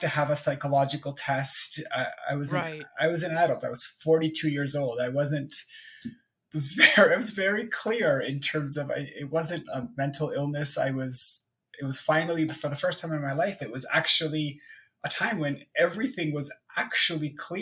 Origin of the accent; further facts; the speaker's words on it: Toronto, Ontario, Canada; also born or lived in South Korea; I've lived here my entire life, except for a year that I lived in Korea. But I was born in Toronto